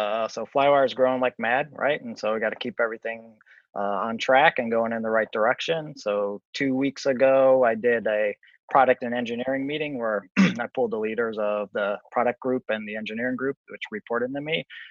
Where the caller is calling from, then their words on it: Boston, Massachusetts, United States; I am in Boston at our corporate headquarters, and I'm in a hotel because our office is under construction.